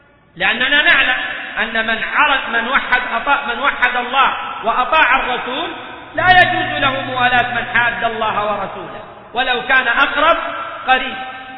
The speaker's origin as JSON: {"language": "Arabic", "country": "Saudi Arabia", "said": "وبالذات عندنا في السعودية"}